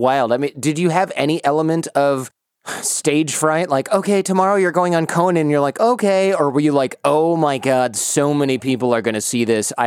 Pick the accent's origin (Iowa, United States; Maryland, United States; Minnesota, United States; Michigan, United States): Michigan, United States; moved away; I don't know if we have them out here in California, but I remember growing up in Michigan and my parents would buy those like mini donuts, the white ones.